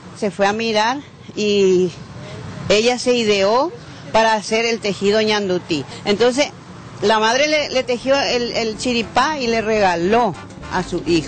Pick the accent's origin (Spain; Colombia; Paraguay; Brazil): Paraguay; Itaguá, Central; Mi pueblo se llama Itaguá, donde se teje el tejido de ñandutí. Soy tejedora de ñandutí desde mi infancia.